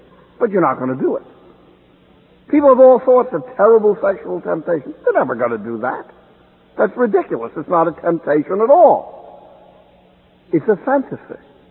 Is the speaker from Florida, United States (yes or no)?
no; Jersey City, New Jersey, United States; You know, we're all from Jersey City